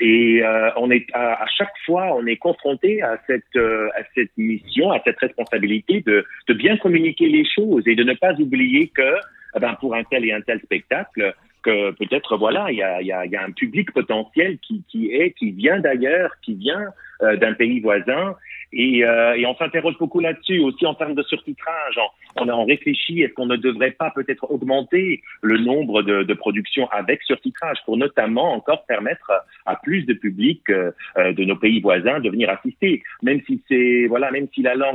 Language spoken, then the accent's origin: French; Luxembourg; Je pense que nous, en tant que Luxembourgeois, bon, vous le savez tous, hein, on est un tout petit pays.